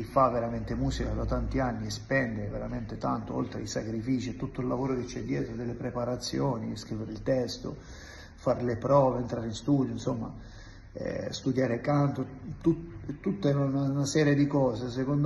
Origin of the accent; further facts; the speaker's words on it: Mazara del Vallo, Sicily, Italy; sono un cantautore, sono un italo tunisino, sono di Mazara del Vallo.